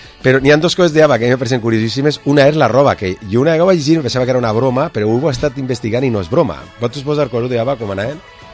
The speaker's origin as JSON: {"language": "Catalan", "town": "Albacete", "region": "Castilla-La Mancha", "country": "Spain", "said": "és paregut a d'on soc jo, no?, al Albacete."}